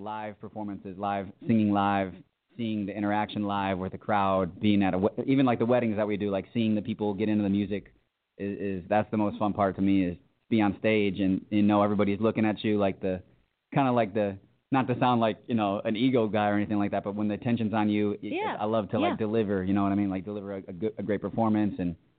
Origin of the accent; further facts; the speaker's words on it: Wheaton, Illinois, United States; I grew up in Wheaton.